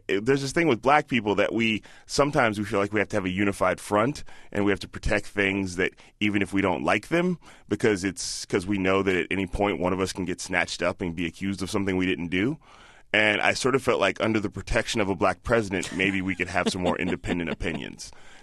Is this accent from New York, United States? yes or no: no; Chicago, Illinois, United States; also born or lived in Palo Alto / Indianapolis / Boston; now in San Francisco, United States; And then I moved from Chicago to San Francisco 15 years ago. But I was born in Palo Alto, lived in Indianapolis, lived in Boston.